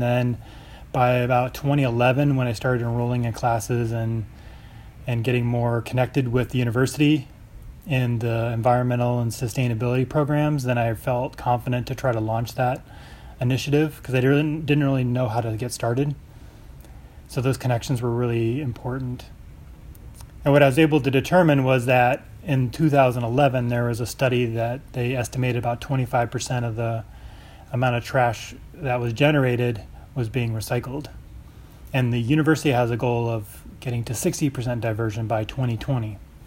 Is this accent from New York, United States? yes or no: no; Iowa City, Iowa, United States; And growing up in Iowa City, part of the criteria for those in athletics was we had to go clean the stadium on Sunday mornings after every home game.